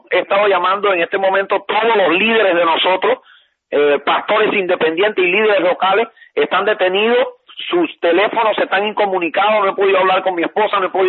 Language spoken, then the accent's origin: Spanish; Cuba; soy cubano, vivo en Cuba. Estoy acá de visita en Miami